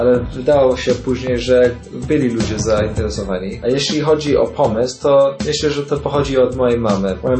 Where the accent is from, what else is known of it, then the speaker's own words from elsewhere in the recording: England, United Kingdom; Polish is a second language; bo ja jestem z Anglii i tam bardzo popularny jest recykling.